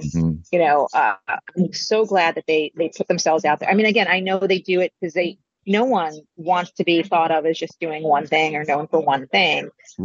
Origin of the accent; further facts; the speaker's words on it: Maryland, United States; and remembered that I was from Maryland, which he was impressed about.